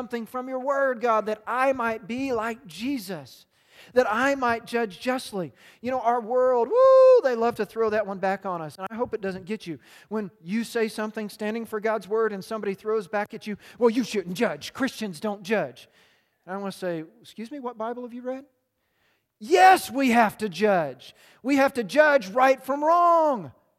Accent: Nebraska, United States; This is like, and we're from Nebraska, so we love the fullback.

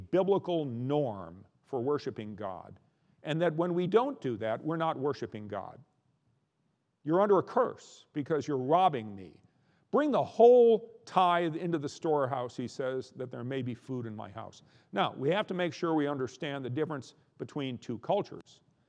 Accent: North Dakota, United States; I'm from North Dakota where they do, eastern North Dakota.

